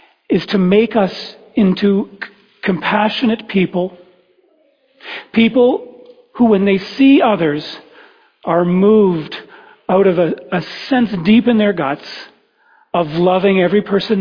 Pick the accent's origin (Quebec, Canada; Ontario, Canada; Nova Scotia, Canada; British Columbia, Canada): Ontario, Canada; also born or lived in Toronto; I grew up in southern Ontario, and for part of my life, I was born in Toronto, in Scarborough, and you have very kindly accepted me nonetheless. But we did move out to the countryside, and we had a river in our backyard.